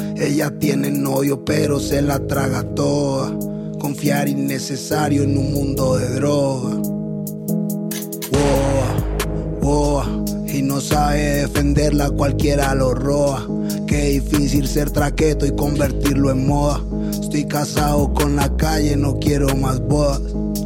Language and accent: Spanish; Colombia; la primera vez que vengo a Colombia. La primera vez que voy a hacer un evento en mi país.